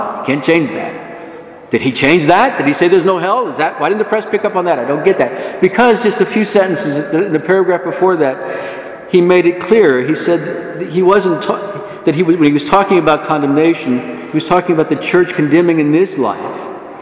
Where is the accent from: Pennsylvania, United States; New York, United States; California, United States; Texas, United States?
Texas, United States; San Antonio; I went to see Pope John Paul when he came to visit my hometown of San Antonio.